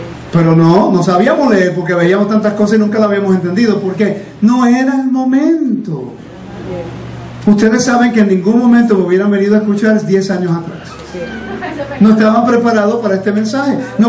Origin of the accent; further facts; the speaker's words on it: California, United States; also born or lived in Puerto Rico / Venezuela; Yo nací en Puerto Rico, por cierto. Me crié en California. Y ahora vivo aquí.